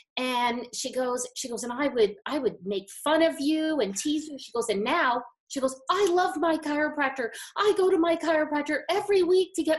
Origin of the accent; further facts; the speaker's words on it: New Jersey, United States; I grew up in New Jersey.